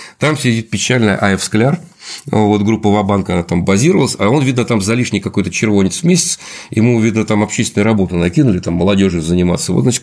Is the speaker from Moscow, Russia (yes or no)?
yes; Moscow, Russia; Ну да, я же из Москвы